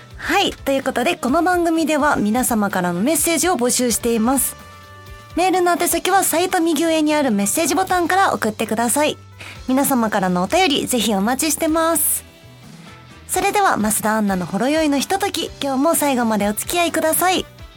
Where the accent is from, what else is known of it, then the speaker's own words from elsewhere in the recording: Kansai, Japan; accent: Kansai dialect; 私普段すごい関西弁なんですよ。もう素が関西弁というか、標準語に変えてるわけじゃなくて、コテコテな方、コテコテまではいかないか、でも関西弁で話してるんですけど、友達とか。